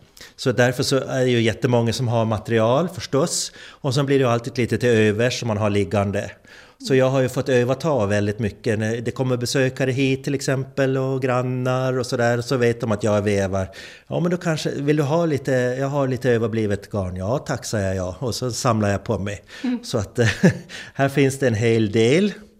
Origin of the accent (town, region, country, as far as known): Hemse, Gotland, Sweden; born or raised there